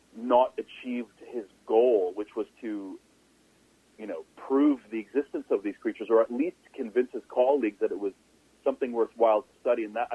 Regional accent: Toronto, Ontario, Canada; I'm from Toronto, and so I'm talking to you right now from, like, the epicenter of downtown with all of its noise.

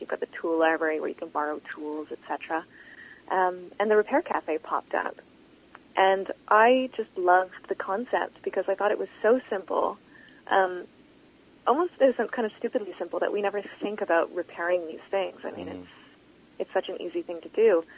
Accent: Mission, British Columbia, Canada; Yeah, I grew up in Mission, actually.

